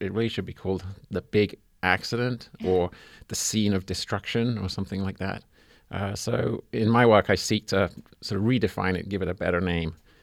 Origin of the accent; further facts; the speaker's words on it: England, United Kingdom; that childhood toy that I grew up with in England